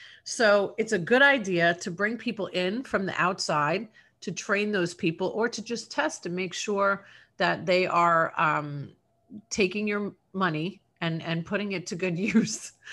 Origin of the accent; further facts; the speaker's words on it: New York, United States; I'm from New York originally, and TikTok sometimes makes me want to move back there.